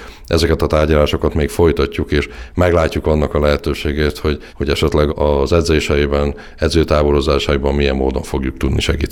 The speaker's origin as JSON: {"language": "Hungarian", "town": "Miskolc", "region": "Borsod-Abaúj-Zemplén", "country": "Hungary", "said": "mi is nagyon büszkék vagyunk rá miskolciként"}